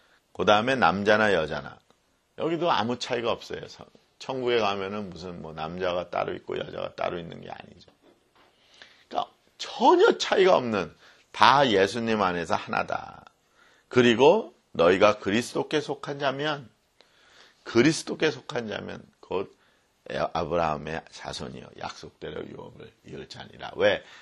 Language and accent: Korean; South Korea; 나는 한국인인데, 뭐야 나는?